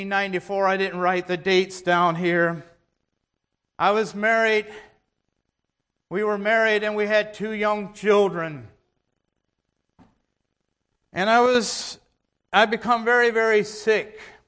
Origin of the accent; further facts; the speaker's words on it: United States; I was born and raised in Holmes County. Had a very good family, but they weren't spiritual.